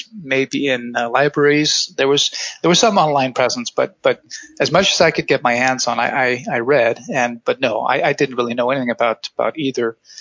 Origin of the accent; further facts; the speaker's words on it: Iceland; moved away as an adult; now in United States; Yes, correct. Grew up in Iceland. My family still lives there, but as I had finished my engineering education in Iceland, most of us at the tim